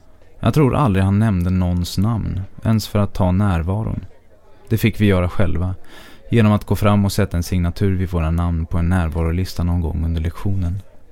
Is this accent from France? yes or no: yes; France; now in Sweden; Detta trots att undervisningen var på engelska och jag är född och uppvuxen i Frankrike.